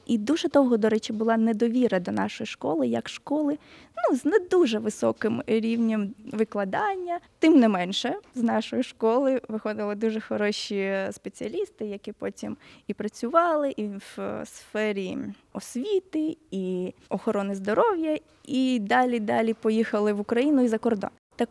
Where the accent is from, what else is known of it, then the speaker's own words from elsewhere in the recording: Crimea, Ukraine; Дуже добре пам'ятаю, як у нас, в кримсько-татарській школі, були 2 основні мови, які ми вивчали.